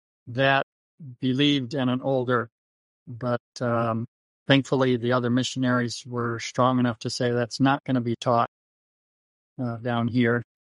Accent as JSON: {"language": "English", "country": "Mexico", "tie": "born or raised there", "said": "growing up in Mexico, it was not an issue while I was on the mission field"}